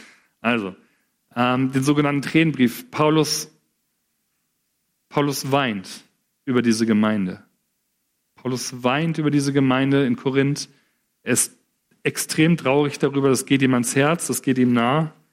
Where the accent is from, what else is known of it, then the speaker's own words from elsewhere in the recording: Frankfurt, Hesse, Germany; Bahnhofsviertel in Frankfurt, ich komme aus Frankfurt